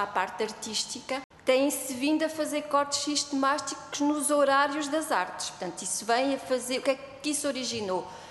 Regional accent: Coimbra, Portugal; portanto, eu sou natural de Coimbra.

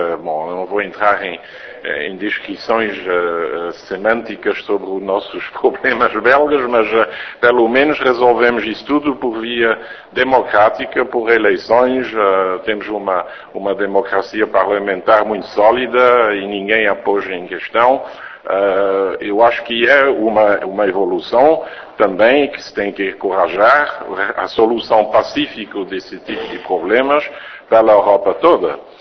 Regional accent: Belgium; Portuguese is a second language; como belga

